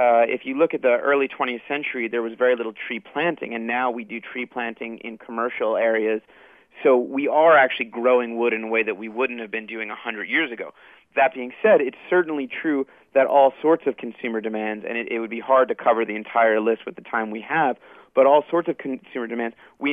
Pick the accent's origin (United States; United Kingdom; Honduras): United States; East; I grew up in the East, so a lot of the backpacking I was doing initially was in places like the Catskills and the Adirondacks in New York